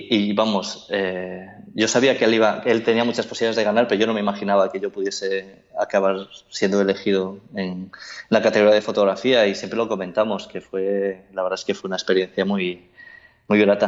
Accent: Galicia, Spain; born there; nací en Agudiña, de allí son mis padres

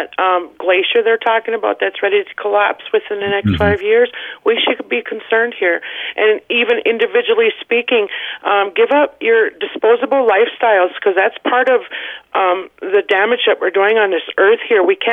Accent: Leech Lake, Minnesota, United States; I'm actually from Leech Lake, for the new listeners out there, a tribe here in northern Minnesota, Minnesota Chippewa Tribe.

